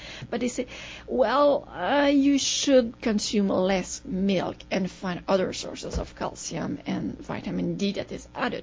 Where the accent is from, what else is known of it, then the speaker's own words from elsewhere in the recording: Canada; But in Canada, we don't do that. We're really, really proud. We're Canadian.